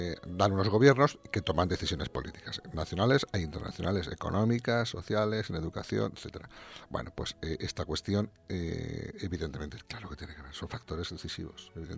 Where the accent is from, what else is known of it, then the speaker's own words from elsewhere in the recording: Spain; los españoles somos europeos